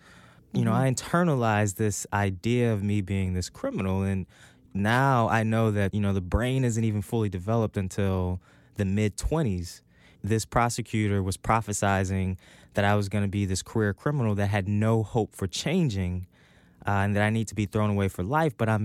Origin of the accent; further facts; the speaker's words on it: Ferguson, Missouri, United States; I grew up in the Ferguson, Missouri area, and I got involved with the system at a very young age.